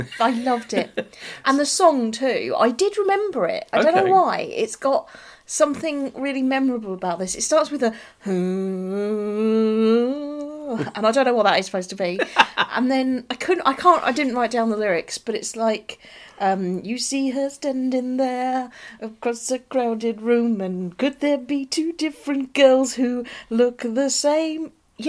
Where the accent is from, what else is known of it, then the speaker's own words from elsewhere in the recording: United Kingdom; as a Brit, it's a kind of insight into this other world.